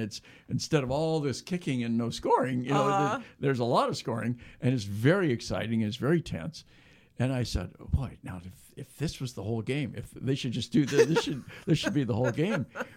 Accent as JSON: {"language": "English", "country": "United States", "said": "And I'm not very interested in soccer because I'm an American."}